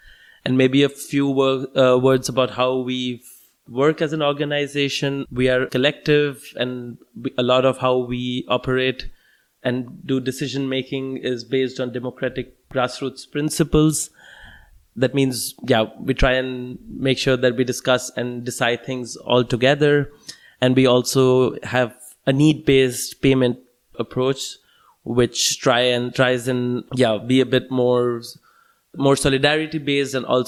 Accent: India; English is a second language; moved away as an adult; now in Leipzig, Germany; I come from India and I've been living here in Leipzig for the last 5 years, almost 6 now.

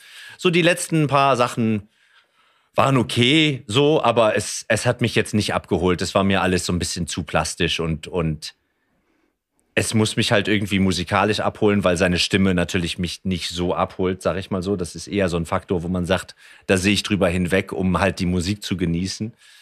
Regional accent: Rotenburg an der Wümme, Lower Saxony, Germany; ich bin ja jetzt wieder in Norddeutschland ansässig sozusagen und ich bin in Rothenburg an der Wümme bin ich geboren. Das ist ein kleines Städtchen, so auf halber Strecke zwischen Bremen und Hamburg und bin auch hier auf dem Lande sozusagen aufgewachsen oder zumindest habe ich hier gewohnt.

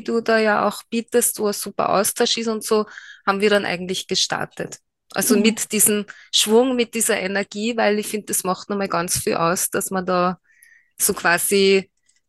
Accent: Upper Austria, Austria; ich komme aus Oberösterreich. Ich bin im September werde ich 49

